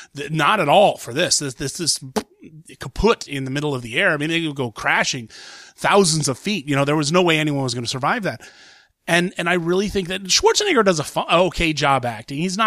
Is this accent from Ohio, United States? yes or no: yes; Columbus, Ohio, United States; it was actually filmed in Columbus, Ohio, which is my hometown. I live there.